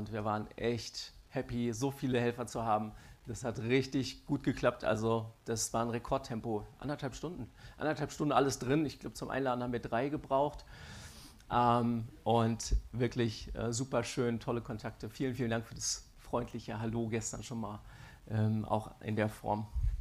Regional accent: Mainz, Rhineland-Palatinate, Germany; also born or lived in Heidelberg / Weinheim; Ich bin in Heidelberg geboren und bin so die ersten 4 Jahre in Weinheim aufgewachsen. Dann sind wir als Familie nach Mainz umgezogen, wo ich die meiste Zeit meiner Kindheit verbracht habe.

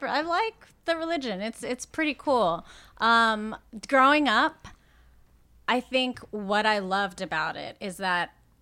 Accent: Pittsburgh, Pennsylvania, United States; I grew up in Pittsburgh. There's actually 3 different temples there right now.

